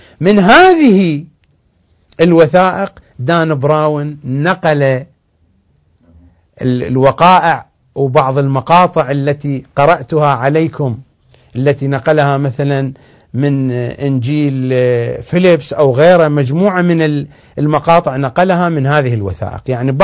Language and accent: Arabic; Iraq; لأنه توجد أيضا عندنا في العراق آثار لليهود